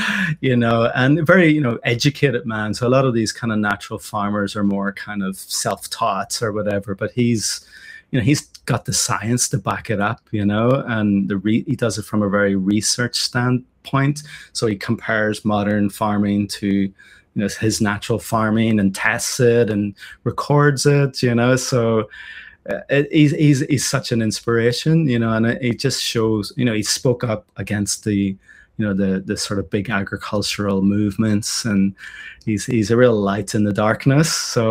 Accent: Ireland; now in Japan; I'm growing potatoes as an Irishman in Japan.

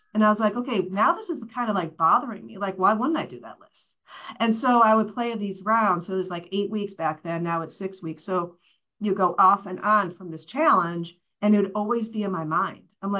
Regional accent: Chicago, Illinois, United States; now in Boston, United States; I grew up in the Chicagoland area, and what brought me out east, we live in the Boston area

